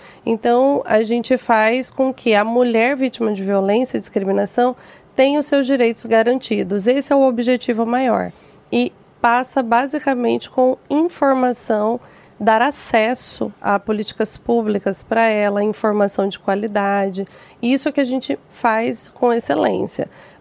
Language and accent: Portuguese; Alto Garças, Mato Grosso, Brazil; born there; Eu sou de Alto Garças, Mato Grosso. Fui lá só para nascer, porque eu não morei lá, mas minha família é de lá. Minha avó, minha mãe.